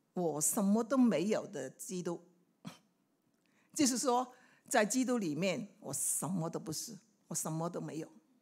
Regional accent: Hong Kong; now in Australia; 以我自己为例哈，我是香港人

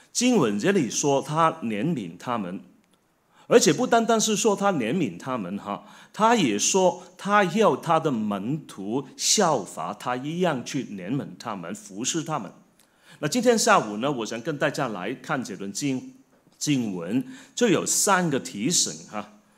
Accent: Hong Kong; also born or lived in Melbourne; 我们从香港来，香港到墨尔本，墨尔本又回香港，香港又回来

